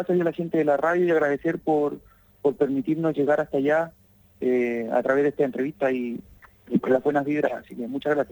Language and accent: Spanish; Patagonia, Chile; Soy de la Patagonia, soy más o menos de la altura de Gobernador Gregores, por ahí, pero por el lado chileno.